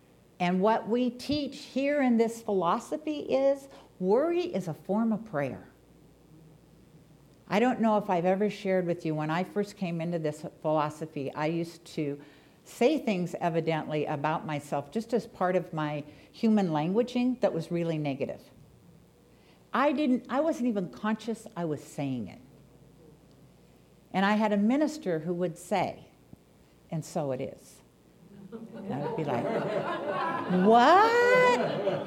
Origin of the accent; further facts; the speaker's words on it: North Bend, Washington, United States; when I grew up in North Bend, Washington. There were 900 people that lived in North Bend, 30 miles east of Seattle